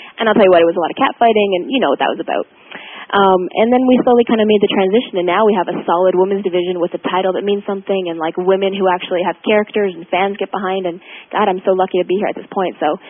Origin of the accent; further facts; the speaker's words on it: Canada; Of course, I'm not too familiar with your presidents because I'm Canadian.